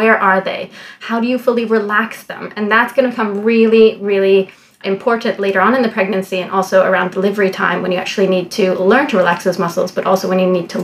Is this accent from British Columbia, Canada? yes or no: yes; Vancouver, British Columbia, Canada; So I was born and raised in Vancouver.